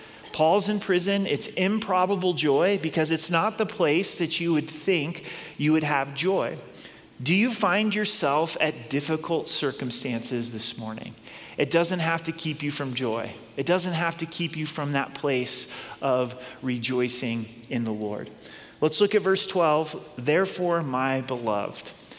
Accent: Grants Pass, Oregon, United States; So I grew up in Southern Oregon, and there are Oregon caves not too far from my hometown, Grants Pass, Oregon.

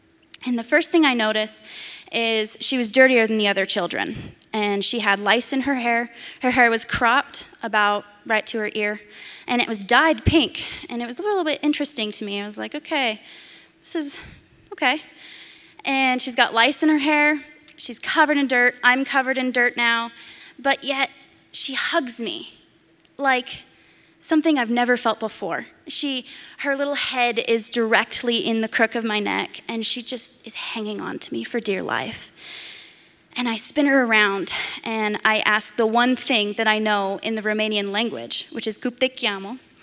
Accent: Laramie, Wyoming, United States; I am originally from Laramie, Wyoming.

